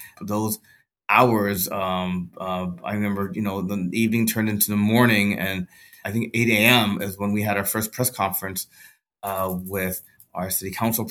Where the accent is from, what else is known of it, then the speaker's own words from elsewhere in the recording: Los Angeles, California, United States; And I grew up in Los Angeles. I grew up in the Los Angeles community of El Sereno, which is in northeastern Los Angeles.